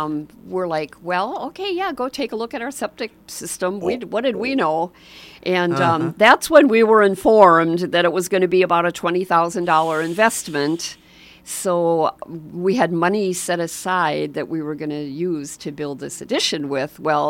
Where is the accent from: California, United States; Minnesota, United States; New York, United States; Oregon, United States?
Minnesota, United States; Richfield; I didn't know nothing about nothing. I grew up in Richfield, for Pete's sake.